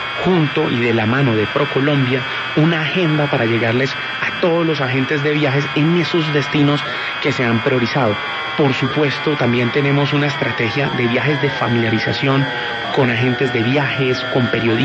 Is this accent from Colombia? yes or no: yes; Cúcuta, Norte de Santander, Colombia; born there; now in Bogotá, Colombia; Yo nací en Cúcuta, pero desde el 2000 estoy viviendo aquí en Bogotá. Y mi familia, bueno, es en buena medida de aquí de Bogotá.